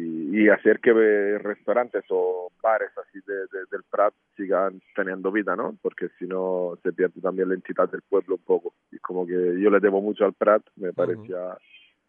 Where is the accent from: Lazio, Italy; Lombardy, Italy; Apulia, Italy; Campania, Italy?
Lazio, Italy; Rome; yo soy de Roma